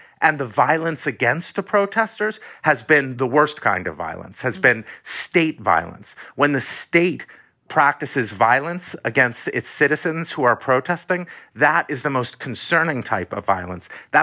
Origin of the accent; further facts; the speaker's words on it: United States; I mean, I grew up in America, and it took me decades to learn